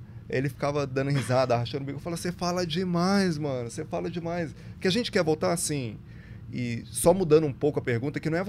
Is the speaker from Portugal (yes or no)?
no; Brazil; Falo daqui porque sou brasileiro